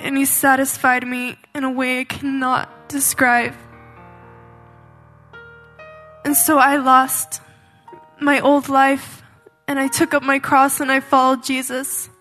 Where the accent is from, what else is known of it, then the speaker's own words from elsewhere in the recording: Chihuahua, Mexico; I was born and raised in Chihuahua, Mexico, in a small polygamous community of fundamental Mormons.